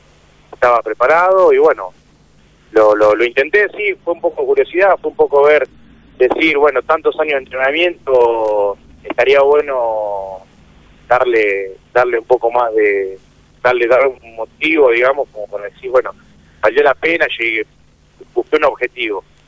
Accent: Ayacucho, Buenos Aires Province, Argentina; now in Chivilcoy, Argentina; estoy viviendo en Chivilcoy ya hace varios años, pero bueno, yo soy de Ayacucho, ¿no?

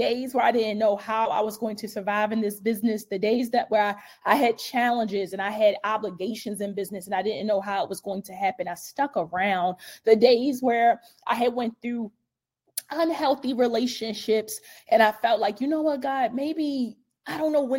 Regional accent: Baltimore, Maryland, United States; now in Los Angeles, United States; And I remember when I was about to leave my hometown of Baltimore City and relocate to LA, I was super excited about it.

